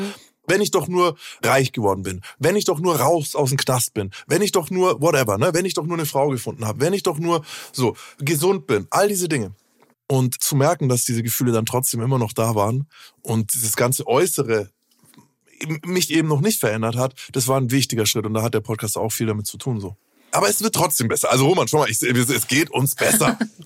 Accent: Bavaria, Germany; Ich bin in Bayern aufgewachsen, ich fand das alles sehr schwierig. Ich finde auch heute, dass es nicht meine Heimat ist. Ich habe mich dort nicht wohlgefühlt.

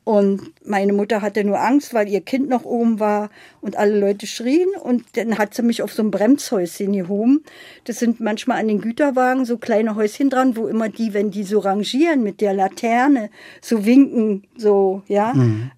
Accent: Berlin, Germany; born there; also born or lived in Sudetenland; Ja, ich bin in Berlin-Prenzlauer Berg geboren, bin dann aber, weil ich bin ja im Januar 1938 geboren

